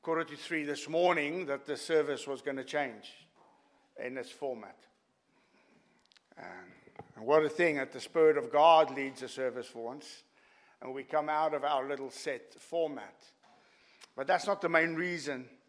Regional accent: South Africa; I'm a South African. I'm tough and I'm hard

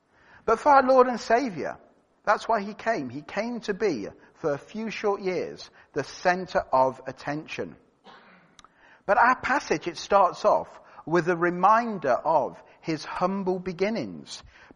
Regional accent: Great Harwood, North West England, United Kingdom; also born or lived in East Preston; It's a bit like talking to someone in Sussex saying, I'm from Great Harwood.

